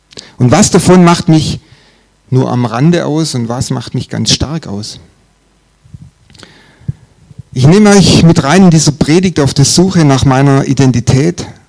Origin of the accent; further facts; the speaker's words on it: Urbach, Baden-Württemberg, Germany; also born or lived in Stuttgart; now in Backnang, Germany; Stuttgarter bin ich nicht oder nicht mehr. Ich bin in Urbach aufgewachsen, im Remstal, falls das jemand kennt, und habe dann in Stuttgart gewohnt, in Cannstatt und in Zuffenhausen, jetzt wohnen wir in Backnang, genau. Ja, ich bin 52